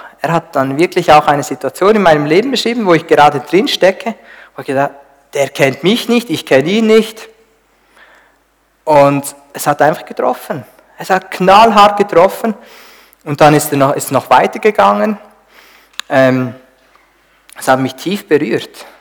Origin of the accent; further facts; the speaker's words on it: Switzerland; Ja, als Schweizer sowieso nicht.